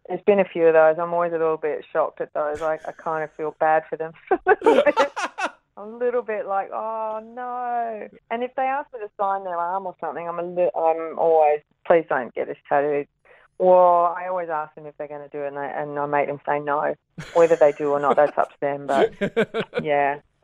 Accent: Perth, Western Australia, Australia; Perth was great. I always like doing my hometown.

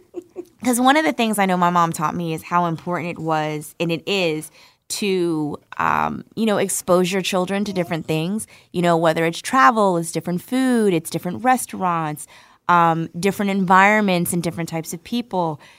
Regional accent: Irvington, New Jersey, United States; we're seeing shout-outs from New Jersey, baby, where Mommy's from Irvington, to be specific. I grew up on Lindsay Avenue.

